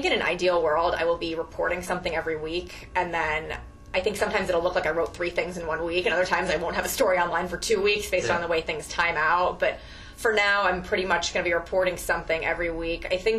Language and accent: English; St. Louis, Missouri, United States; I grew up in St. Louis. My first, like, sports obsession was the home run race in 1998. I was 11